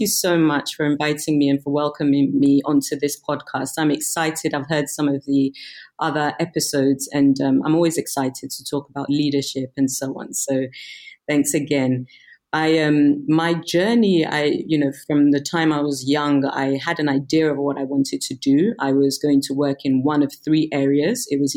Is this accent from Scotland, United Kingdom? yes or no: no; London, United Kingdom; also born or lived in Ghana; I'm fully Ghanaian, but I was born in Ghana. We left when I was still a baby. We went to the UK. So I grew up in the UK, all my schooling, formative years were there. So, you know, if you ask me where is home today, I'll tell you it's both London and Accra, Ghana